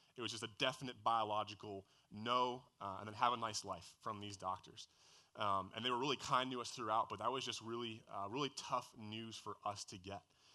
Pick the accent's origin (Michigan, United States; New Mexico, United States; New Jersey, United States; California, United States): New Jersey, United States; I grew up in New Jersey. I'm half Italian, and so pizza and pasta are my two middle names.